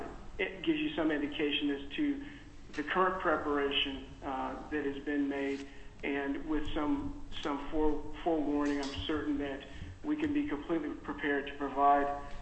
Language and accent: English; Fairbanks, Alaska, United States; I'm a lifelong Alaskan. I was raised here in Fairbanks. I had opportunity to attend schools here.